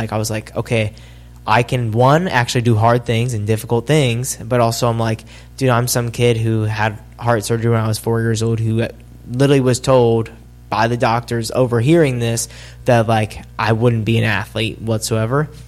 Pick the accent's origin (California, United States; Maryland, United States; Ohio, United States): Ohio, United States; I'm from Ohio, so like a lot of like light valleys, back roads, more flat.